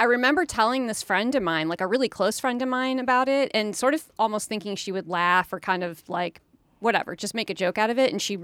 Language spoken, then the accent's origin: English; Chicago, Illinois, United States; because I grew up in Chicago, and Chicago is a kind of receiving city for a lot of Russians, a lot of Eastern European immigrants, always has been.